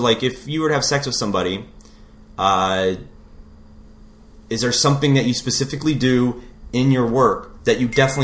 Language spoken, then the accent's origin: English; San Diego, California, United States; I am from San Diego originally.